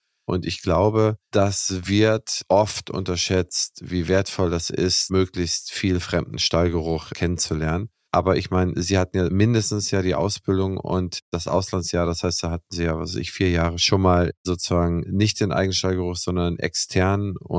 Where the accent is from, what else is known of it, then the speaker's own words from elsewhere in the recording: Schleswig-Holstein, Germany; wir beide als Holsteiner